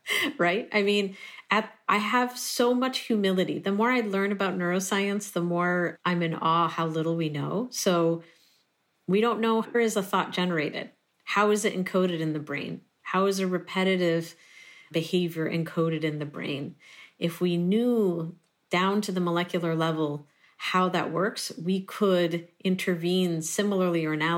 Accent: Puerto Rico; I'm originally from Puerto Rico

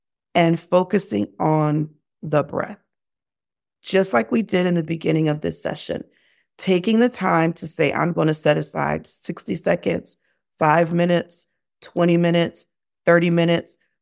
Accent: Germany; me, I grew up in Germany, so I spent a lot of time outside.

